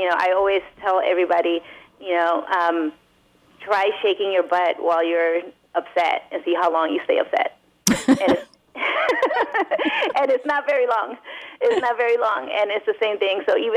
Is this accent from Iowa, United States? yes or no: no; New York, United States; also born or lived in Ecuador; In Ecuador, but I moved to the U.S. when I was three, and I grew up in New York.